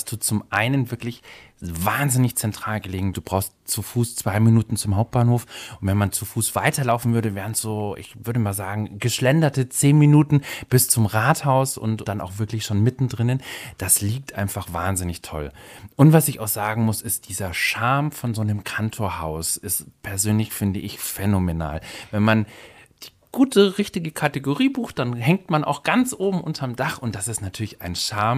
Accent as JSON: {"language": "German", "town": "Munich", "region": "Bavaria", "country": "Germany", "said": "für mich als Münchner"}